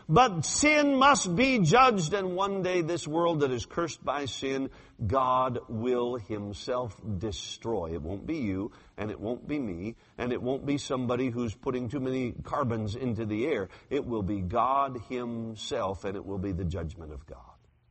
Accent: Alaska, United States; I'm from Alaska. We have earthquakes every day.

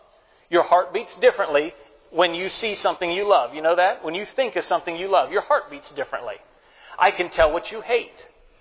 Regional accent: United States; As an American, I can understand that.

